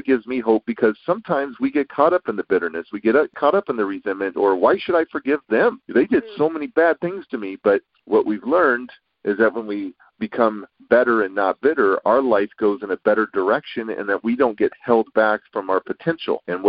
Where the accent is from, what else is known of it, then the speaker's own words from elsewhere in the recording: California, United States; I'm from California.